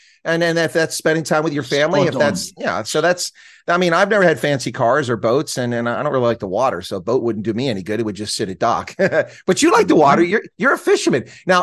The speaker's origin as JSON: {"language": "English", "region": "Appalachia", "country": "United States", "said": "I said, listen, man, I'm from Appalachia. We're just happy with paved roads and electricity. We don't have rugby in that part of the country."}